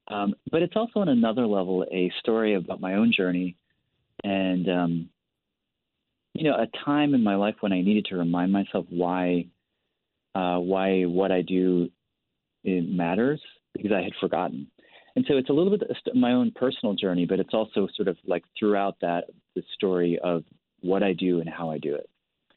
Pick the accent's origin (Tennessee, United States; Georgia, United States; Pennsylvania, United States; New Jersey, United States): Tennessee, United States; People where I grew up in Tennessee see somebody who's sort of wholesome, a woman of faith.